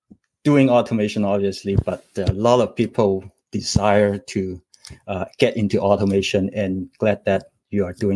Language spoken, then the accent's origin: English; Canada; I'm a Canadian and I graduated in Queen's University in Canada.